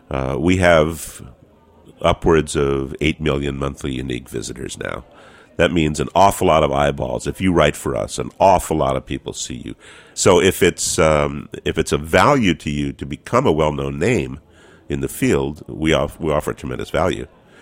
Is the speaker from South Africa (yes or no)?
no; California, United States; two California restaurants, and I am a Californian